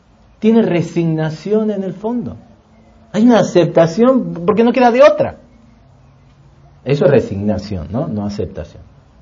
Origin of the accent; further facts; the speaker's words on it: Argentina; born there; no fue para nada fácil allá en Argentina, donde nacimos.